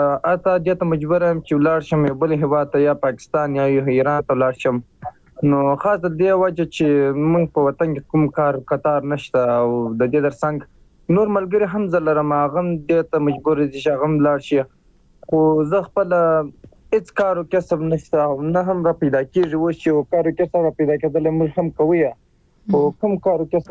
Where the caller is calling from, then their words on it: Musa Qala, Helmand, Afghanistan; زه په هلمند کې یم، په هلمند کې په مساکلا ولسوالۍ کې یم.